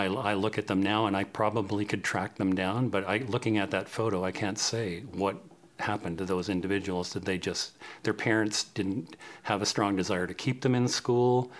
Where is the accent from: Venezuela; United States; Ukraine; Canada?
Canada; Ontario; than I do in my hometown in Northern Ontario